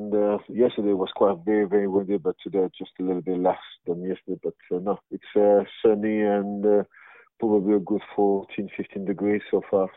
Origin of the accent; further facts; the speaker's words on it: Marseille, Provence-Alpes-Côte d'Azur, France; So I'm talking from my hometown, Marseille.